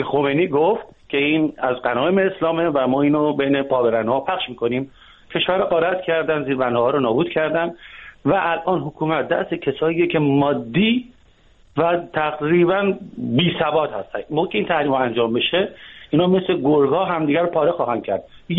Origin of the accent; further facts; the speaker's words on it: Iran; ما ایرانی هستیم، خارج از کشور و داخل ایران هستیم